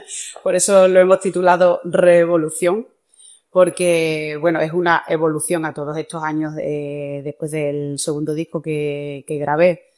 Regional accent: Extremadura, Spain; he querido hacer … titulados … porque para mí … son las joyas de nuestra tierra.

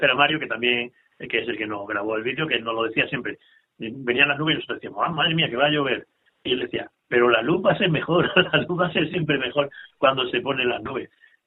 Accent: Cáceres, Extremadura, Spain; Yo soy de Cáceres, entonces tengo que también hacer la publicidad.

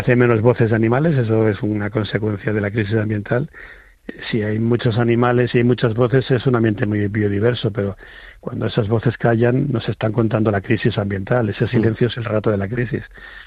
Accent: Madrid, Community of Madrid, Spain; now in La Granja, Spain; Yo soy de Madrid. Lo que pasa es que hace 30 y tantos años que vivo en un pueblo de Segovia, en Barsaín y La Granja, en la Sierra de Guadarrama, que por cierto, ahora ya es Parque Nacional.

